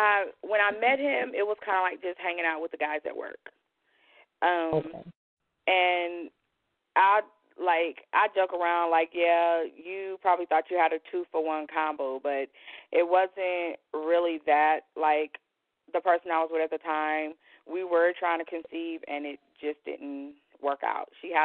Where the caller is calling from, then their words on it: Charlotte, North Carolina, United States; from Charlotte, North Carolina.